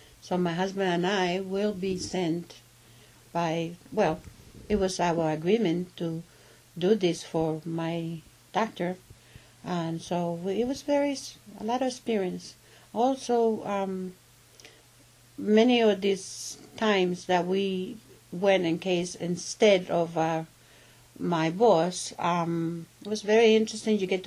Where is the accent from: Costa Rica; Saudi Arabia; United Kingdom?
Costa Rica; moved away; when after I came from Costa Rica, I'm married and I have two wonderful children.